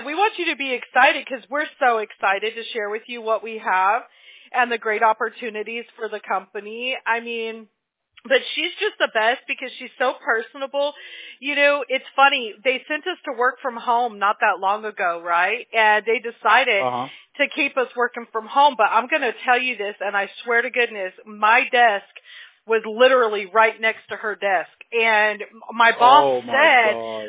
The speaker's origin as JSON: {"language": "English", "town": "Apple Valley", "region": "California", "country": "United States", "tie": "born or raised there", "also_born_or_lived": "Mobile, Alabama", "lives_now": "Orange County, United States", "said": "I mean, I was raised in Apple Valley. I was born in Mobile, Alabama, but I was raised in Apple Valley, California."}